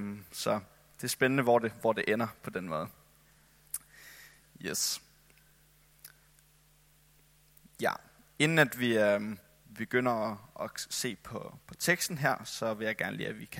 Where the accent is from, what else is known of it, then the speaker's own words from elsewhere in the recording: Capital Region of Denmark, Denmark; now in Copenhagen, Denmark; og jeg er egentlig oprindeligt fra Bornholm, og har boet i København nogle år efterhånden.